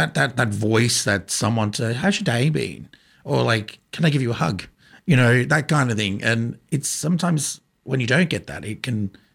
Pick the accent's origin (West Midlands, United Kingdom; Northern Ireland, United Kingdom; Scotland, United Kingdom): West Midlands, United Kingdom; Birmingham; And she won the Eurovision Song Contest in my hometown of Birmingham.